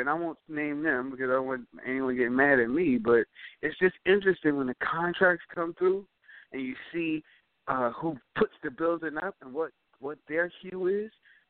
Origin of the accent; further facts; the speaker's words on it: Mount Vernon, United States; So right now I'm in Mount Vernon, which is my hometown.